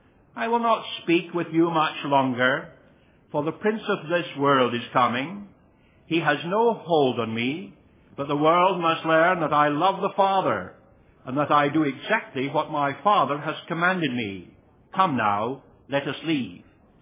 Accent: Scotland, United Kingdom; I was brought up in Scotland, as you may know

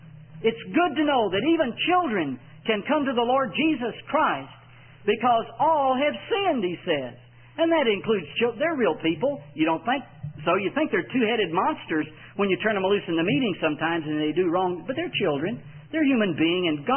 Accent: Texas, United States; I'm gullible. I'm from Texas. I'll believe it.

